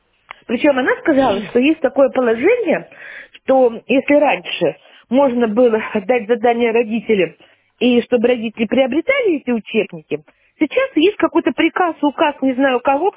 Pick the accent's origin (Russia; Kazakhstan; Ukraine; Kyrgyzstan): Russia; Saint Petersburg; И я коренная ленинградка, если честно.